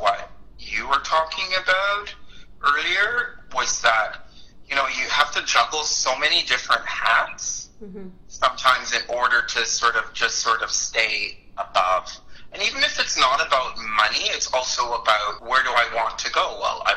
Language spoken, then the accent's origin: English; United States; now in Canada; I am stupidly still an American, but I'm getting Canadian citizenship this year.